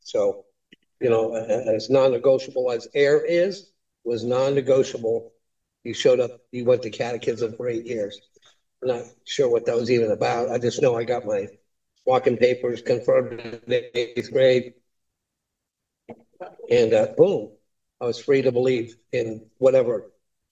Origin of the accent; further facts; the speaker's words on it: Stockton, California, United States; Don't judge me because I'm from Stockton, Sam.